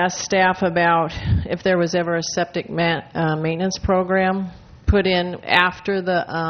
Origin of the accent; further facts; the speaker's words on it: Los Osos, California, United States; I'll just pretend I'm not from Los Osos.